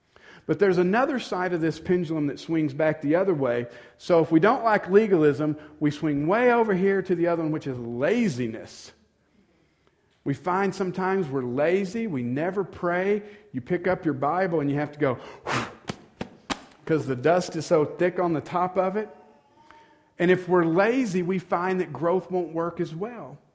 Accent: United States; Now, I realize as Americans, we hate that word. I have freedom. I'm American.

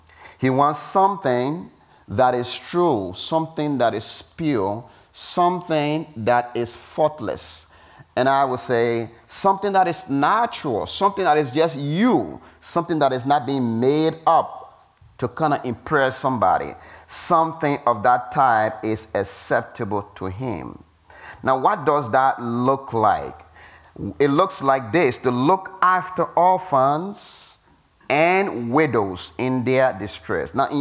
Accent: Liberia; the community that I was raised up in Africa, where we have a lot of Pentecostal movements that are working very actively in Liberia.

